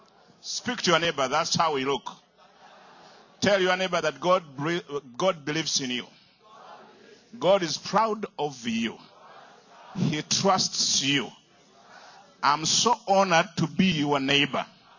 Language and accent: English; Uganda; although I'm from Uganda and you are in the other side